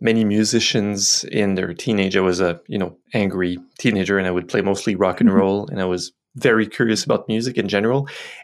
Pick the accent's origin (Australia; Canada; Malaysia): Canada; Quebec; also born or lived in Montreal; I was in Montreal for years. Now I'm back in my hometown, which is closer to Ottawa, but on the Quebec side.